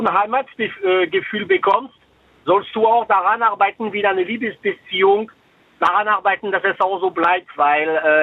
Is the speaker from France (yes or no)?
yes; France; German is a second language; now in Germany; Ich bin selber Franzose, ich bin ein bisschen älter. Bei mir sind diese ganzen Zukunftsvorstellungen schon passiert. Aber ich wollte nur Mut geben dazu zu sagen, ich bin 98 nach Deutschland ausgewandert.